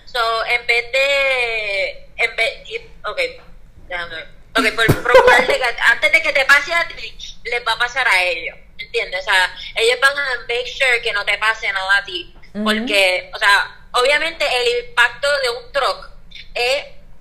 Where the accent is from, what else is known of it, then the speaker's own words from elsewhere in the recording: Puerto Rico; nosotros, como puertorriqueños o americanos, whatever